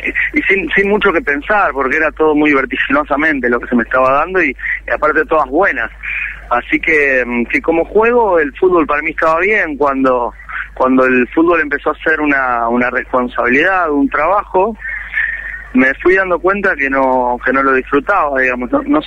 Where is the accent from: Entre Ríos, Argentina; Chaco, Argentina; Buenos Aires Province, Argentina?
Entre Ríos, Argentina; Concordia; yo soy de Concordia, Entre Ríos, iba a visitar a mi familia